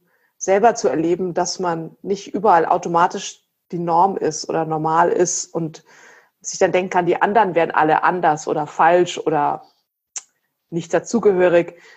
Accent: Erlangen, Bavaria, Germany; also ich komme ja aus Erlangen

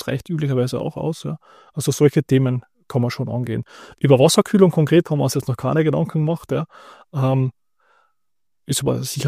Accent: Carinthia, Austria; Da jetzt vor allem bei uns in Kärnten, also im ländlicheren Bereich, fährt vielleicht zweimal am Tag der Bus

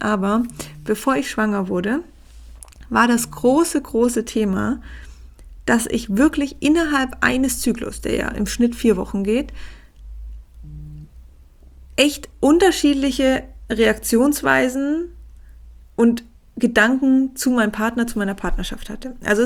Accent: Germany; die hier vom Bodensee kommt, aus meinem Heimatort

